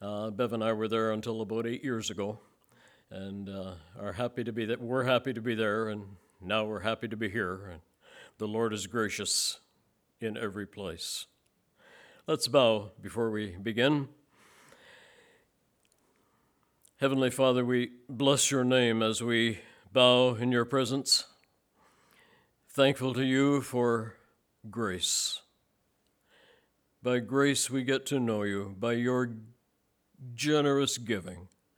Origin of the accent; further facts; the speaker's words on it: Sudbury, Ontario, Canada; We're from the Sudbury area.